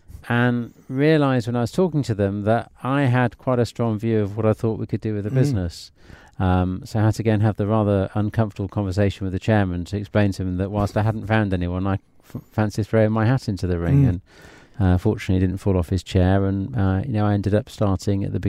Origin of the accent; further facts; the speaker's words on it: Yorkshire and the Humber, United Kingdom; So I'm originally from Yorkshire, proud Yorkshireman